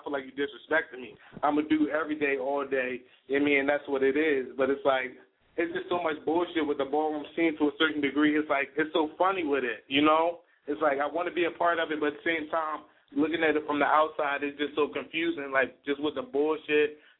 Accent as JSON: {"language": "English", "town": "Philadelphia", "region": "Pennsylvania", "country": "United States", "said": "I'm from Philly, so we talk about things"}